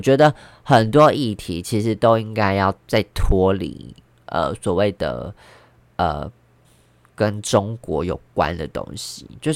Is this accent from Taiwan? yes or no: yes; Taiwan; 我觉得我对于身为台湾人是真的很骄傲的，